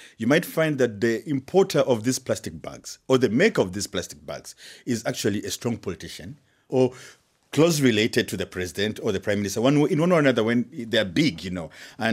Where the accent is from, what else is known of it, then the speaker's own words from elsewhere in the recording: Kigali, Rwanda; I come from Kigali, the capital city of Rwanda.